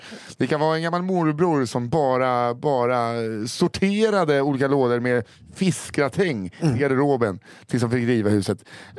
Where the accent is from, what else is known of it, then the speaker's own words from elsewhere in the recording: Mariehamn, Åland, Finland; Jag är uppväxt i Mariehamn på Åland. Som inte bara är en håla, utan också en håla i Finland.